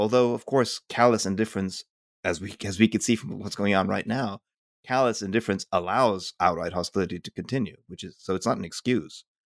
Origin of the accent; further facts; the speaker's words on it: Beirut, Beirut Governorate, Lebanon; also born or lived in United States; I mean, I grew up in Beirut too, don't forget, but but yeah, I mean